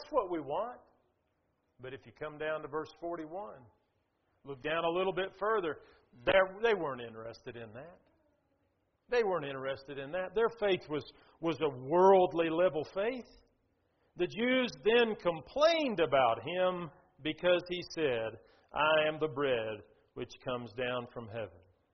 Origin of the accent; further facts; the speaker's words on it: Atlanta, Georgia, United States; I grew up in Atlanta, Georgia. That's kind of where I spent my childhood. And my dad preached in downtown Atlanta, inner city work that we had there.